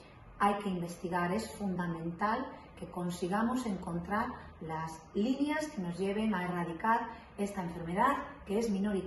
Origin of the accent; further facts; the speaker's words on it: Bárcena de Pie de Concha, Cantabria, Spain; Soy buñesa, nací y me crié en Bárcena de Piedeconcha